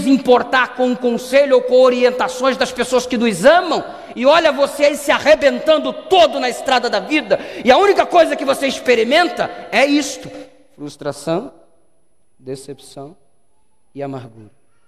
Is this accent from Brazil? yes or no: yes; São João de Meriti, Rio de Janeiro, Brazil; Eu nasci e cresci no Rio de Janeiro. O pastor Hélio conhece perfeitamente o lugar de onde vim. Jardim Paraíso, São João de Meriti, Baixada Fluminense.